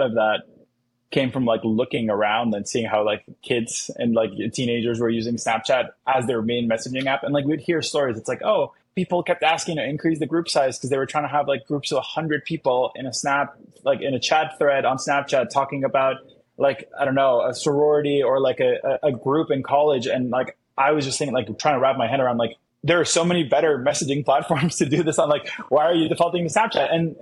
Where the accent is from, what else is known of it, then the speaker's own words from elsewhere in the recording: Colombia; hey, I'm from Latin America, I'm from Colombia. Voice notes like run basically the whole economy in Colombia.